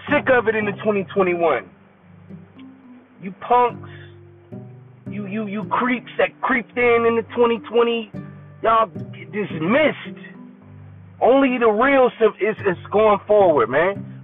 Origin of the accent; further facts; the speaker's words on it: Detroit, Michigan, United States; I'm from Detroit 313, but I was raised in a military family where we traveled.